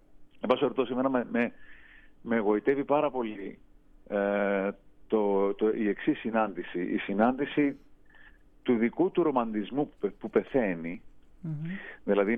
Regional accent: Greece; έχουμε σαν Έλληνες

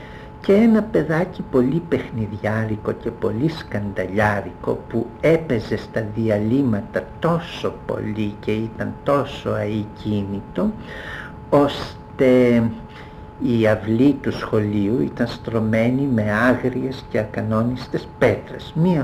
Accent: Thessaloniki, Central Macedonia, Greece; δημοτικό σχολείο για πρώτη φορά στη ζωή μου κατάλαβα ότι όλοι εμείς που ζούμε στη Θεσσαλονίκη δεν είμαστε Έλληνες.

